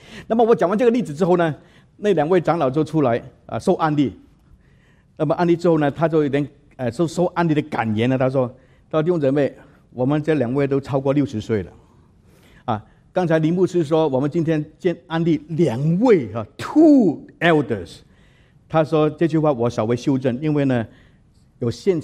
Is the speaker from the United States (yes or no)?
yes; United States; 所以我们美国人这个美誉啊